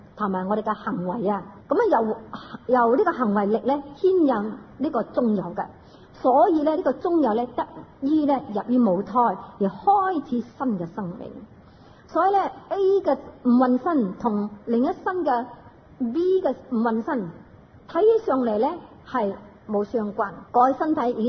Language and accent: Chinese; China; 在我們中國呢，我們中國人不是很喜歡打坐這件事